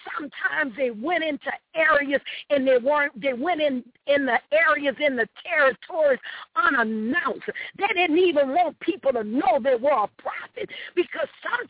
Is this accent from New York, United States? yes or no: no; New Orleans, Louisiana, United States; So, you know, I'm from New Orleans, hallelujah. I'm from the inner city of New Orleans.